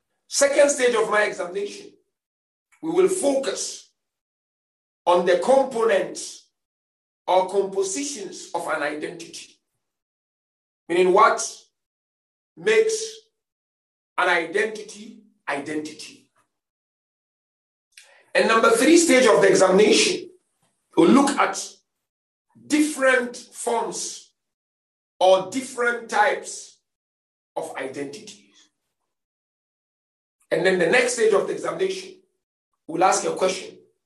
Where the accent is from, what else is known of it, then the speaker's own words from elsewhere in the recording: Ghana; I'm originally from Africa, from Ghana. That's where I was born and bred.